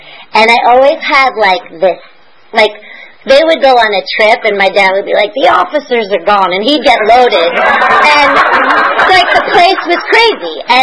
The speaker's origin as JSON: {"language": "English", "town": "Boston", "region": "Massachusetts", "country": "United States", "tie": "born or raised there", "said": "I remember I grew up in Boston, and she took me to the Cape"}